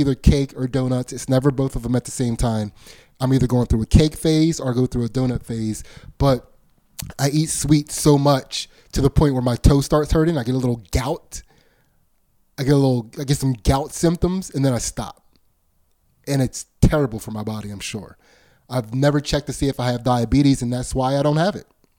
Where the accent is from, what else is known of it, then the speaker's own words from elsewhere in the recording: Pennsylvania, United States; accent: Pennsylvania; My Pennsylvania accent keeps coming out too strong when I try to say opioids.